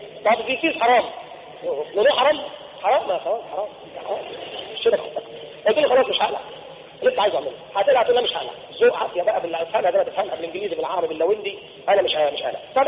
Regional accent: Egypt; أنا مصري وأحب مصر وأحب بلدي

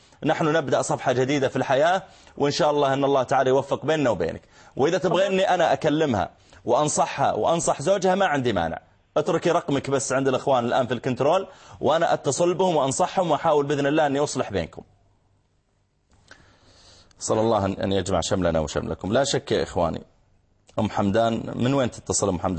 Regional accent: Saudi Arabia; عندنا في السعودية

